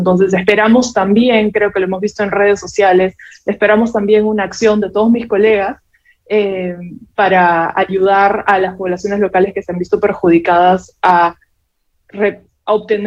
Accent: Peru; Realmente muestra la solidaridad que estamos siendo como peruanos

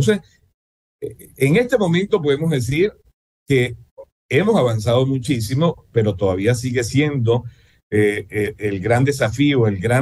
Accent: Venezuela; now in Peru; Yo soy venezolano, y como yo, 1,500,000 de los que estamos acá también somos venezolanos y somos venezolanas, pero el Perú es mi país. Este es mi país. O sea, yo vivo acá

